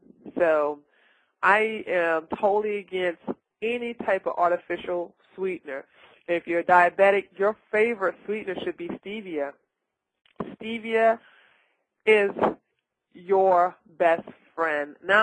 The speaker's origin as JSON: {"language": "English", "town": "Washington", "region": "District of Columbia", "country": "United States", "tie": "born or raised there", "said": "I came from Washington, D.C., you know. That's my hometown, born and raised."}